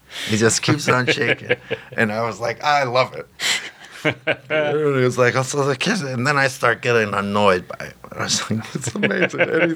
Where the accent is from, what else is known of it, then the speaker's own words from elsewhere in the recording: Los Angeles, California, United States; And I was like, oh, I grew up in Los Angeles.